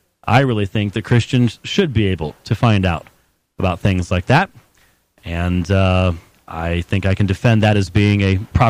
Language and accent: English; Robbinsdale, Minnesota, United States; Well, actually, Robbinsdale is my hometown.